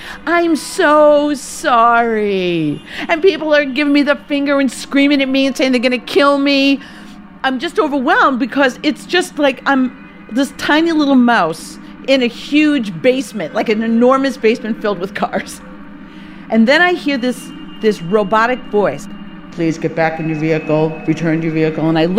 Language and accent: English; Wisconsin, United States; this car that I bought in Wisconsin, where I grew up. We actually bought it from my hometown.